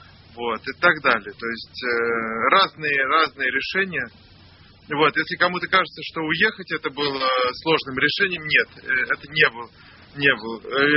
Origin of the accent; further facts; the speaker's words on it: Moscow, Russia; Но зарегистрирован и прописан я был в Москве, потому что семья жила в Москве, потому что папа москвич. Вот так. Ментальный я москвич.